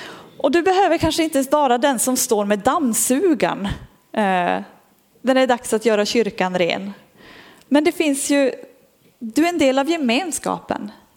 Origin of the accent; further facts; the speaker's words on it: Norrland, Sweden; Kanske lite extra mycket vi som är norrlänningar.